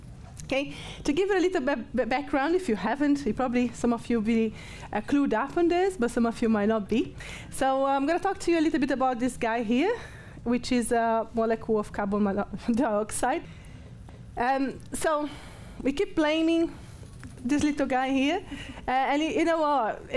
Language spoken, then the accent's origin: English; Brazil; moved away as an adult; now in Nottingham, United Kingdom; So I live in Nottingham. I'm originally from Brazil. I've been in Nottingham for almost 20 years.